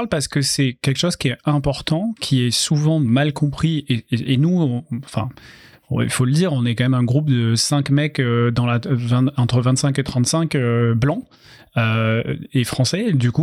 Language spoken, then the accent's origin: French; France; c'est les accents qu'on connaît forcément puisqu'on est français, quoi.